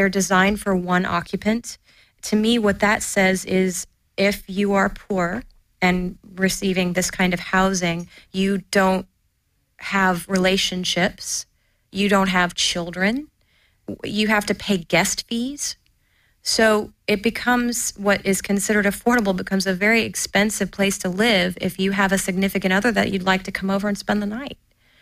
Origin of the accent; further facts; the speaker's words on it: Louisville, Kentucky, United States; now in Los Angeles, United States; And, you know, I come from Louisville, Kentucky, where you get in your car for 20 minutes to get anywhere. It's very spread out.